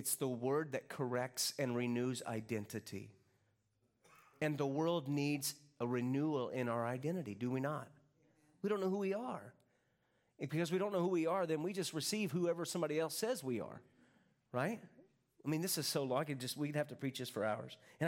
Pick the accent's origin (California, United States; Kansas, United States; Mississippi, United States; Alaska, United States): Kansas, United States; I'm from Kansas. In Kansas, you wash your clothes in this specific detergent so they don't smell, right?